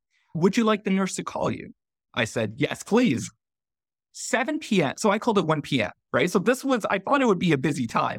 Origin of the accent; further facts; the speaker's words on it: Ontario, Canada; I grew up in Ontario, right? I did my undergrad in Ontario as well, right? My entire life that I was living in Ontario